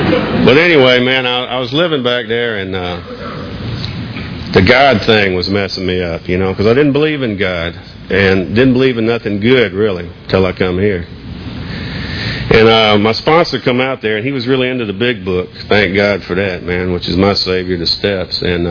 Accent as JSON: {"language": "English", "region": "Georgia", "country": "United States", "tie": "born or raised there", "said": "I grew up in Georgia. Most people think I'm from Massachusetts listening to me talk, but I'm not. From Georgia, southwest Georgia."}